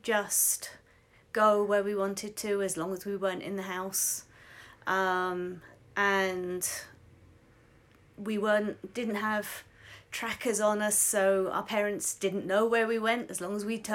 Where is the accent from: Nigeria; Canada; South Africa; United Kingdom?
United Kingdom; Portsmouth, South East England; now in North Carolina, United States; I grew up in the south coast of England, a place called Portsmouth, and we also lived on the seafront as well